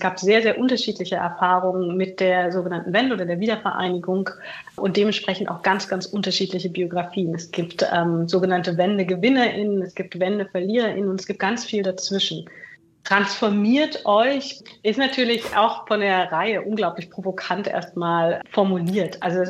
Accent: East Germany, Germany; Also da, wo ich herkomme, den Dialekt zu sprechen, weil man darf euch jetzt nicht mehr als Ostdeutsch erkennen.

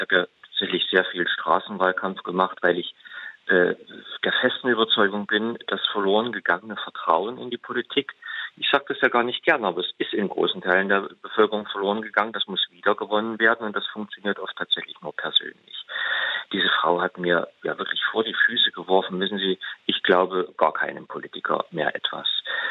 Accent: Saxony, Germany; Ich stamme aus Sachsen und ich engagiere mich hier intensiv.

